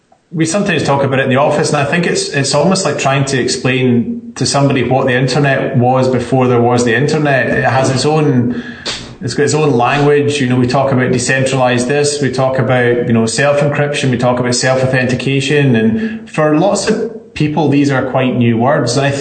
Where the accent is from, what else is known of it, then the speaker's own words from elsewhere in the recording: Scotland, United Kingdom; Being Scottish, we immediately found ourselves at the bar.